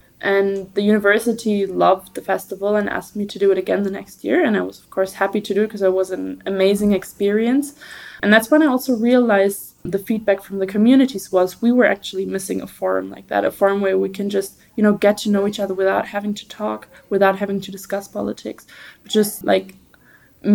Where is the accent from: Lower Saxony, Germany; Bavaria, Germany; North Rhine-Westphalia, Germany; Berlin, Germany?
Berlin, Germany; also born or lived in London; when I moved back to my hometown of Berlin, which is where I'm from